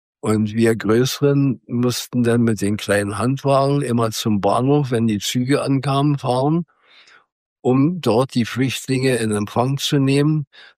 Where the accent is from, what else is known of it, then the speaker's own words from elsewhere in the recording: Halbe, Brandenburg, Germany; also born or lived in Berlin; Also ich bin nicht von Anfang an in Halbe groß geworden, sondern ich bin in Berlin geboren und wir sind auch in Berlin bis 1943 geblieben und haben dort gewohnt. Und wegen der Bombenangriffe, die ja massiv 1943 sich ausweiteten, sind wir dann nach Halbe gegangen